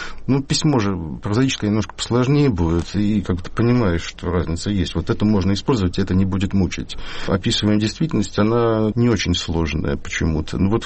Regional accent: Riga, Latvia; now in Saint Petersburg, Russia; Я еще из Риги, да? Там все обнулилось, все структуры какие-то, в которых живешь. При этом я живу в Питере, на Пушкинской 10.

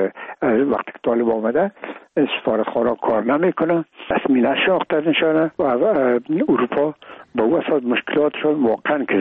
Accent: Afghanistan; ما افغان هستیم

